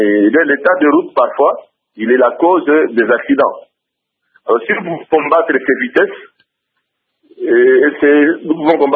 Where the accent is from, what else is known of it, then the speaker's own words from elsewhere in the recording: Mbuji-Mayi, Kasaï-Oriental, DR Congo; la cause numéro un chez nous en Mbujimayi